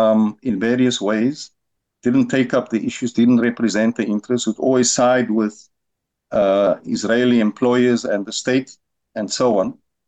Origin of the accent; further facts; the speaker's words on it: South Africa; as a South African